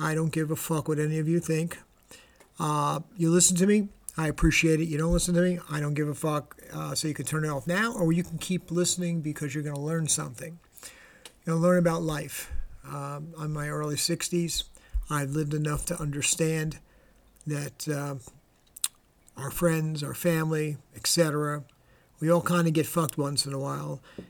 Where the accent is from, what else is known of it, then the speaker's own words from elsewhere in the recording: New York City, New York, United States; It would appear as though the New York City, and I'm from New York, had a rainout parade.